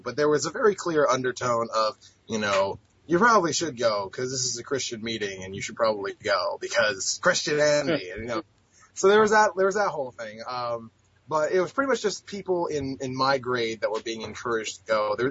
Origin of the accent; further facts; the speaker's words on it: Ireland; and I'm an Irishman